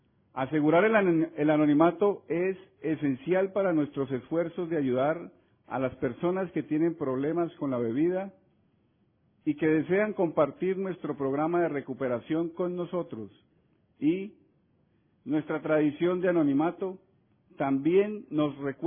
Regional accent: Colombia; vengo de Colombia.

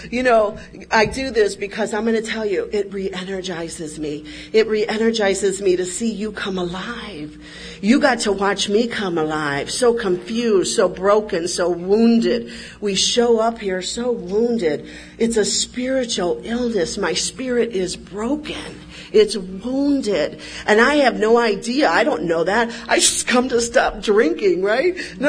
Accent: Cleveland, Ohio, United States; I'm born and raised in Cleveland, Ohio.

